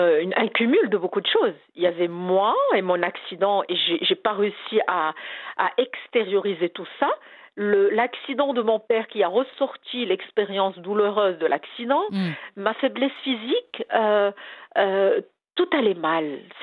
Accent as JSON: {"language": "French", "country": "Morocco", "said": "je suis marocaine, madame"}